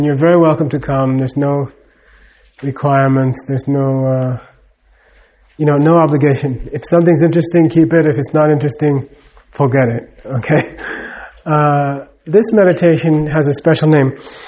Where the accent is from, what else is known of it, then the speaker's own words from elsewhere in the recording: Los Angeles, California, United States; born there; You know, I was born in Los Angeles, California.